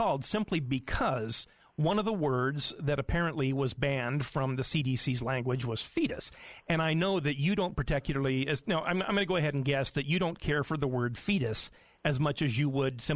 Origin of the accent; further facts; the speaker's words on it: Idaho, United States; I was born and raised in Idaho, so I tend to be more Idaho.